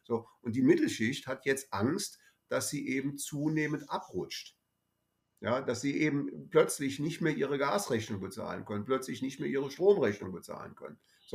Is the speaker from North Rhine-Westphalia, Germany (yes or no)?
yes; Bonn, North Rhine-Westphalia, Germany; wir haben hier in Bonn kann ich das als Bonner mit Sicherheit sagen.